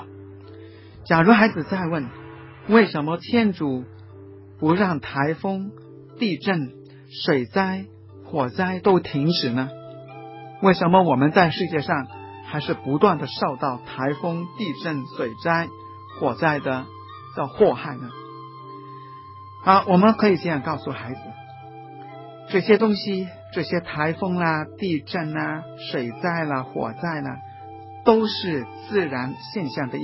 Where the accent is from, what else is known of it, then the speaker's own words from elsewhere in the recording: China; 我们中国人有时候说有些不良的人、不好的人、丧心病狂的人